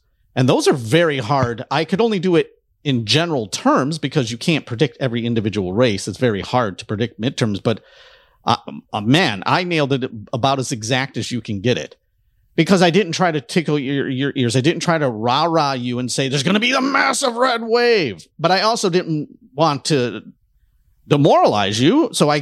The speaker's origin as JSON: {"language": "English", "town": "Detroit", "region": "Michigan", "country": "United States", "tie": "born or raised there", "said": "And I, growing up in Detroit, saw elections stolen my whole life."}